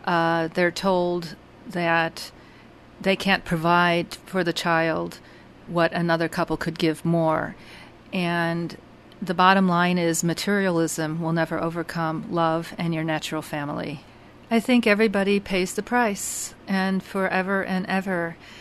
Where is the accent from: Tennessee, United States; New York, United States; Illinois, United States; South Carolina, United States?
Illinois, United States; I was raised in the northern suburbs of Chicago, and my high school and grade schools were all white American children, and I was always a little darker and more exotic looking. And I was raised in a Jewish family